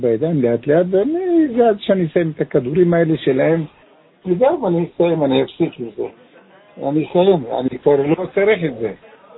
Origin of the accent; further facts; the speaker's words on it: Haifa, Haifa District, Israel; כן, חיפה. אני מחיפה, מהצפון.